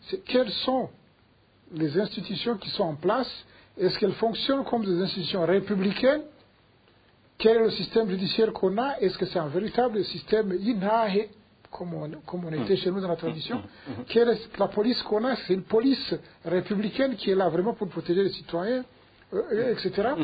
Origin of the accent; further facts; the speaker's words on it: Burundi; savoir qu'on est tous des Barundis qui aspirent à la dignité comme n'importe quel autre être humain.